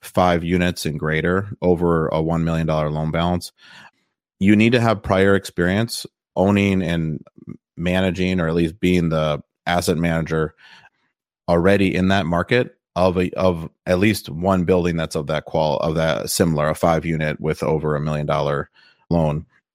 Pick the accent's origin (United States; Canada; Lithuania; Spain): United States; Midwest; like I had said, I grew up in the Midwest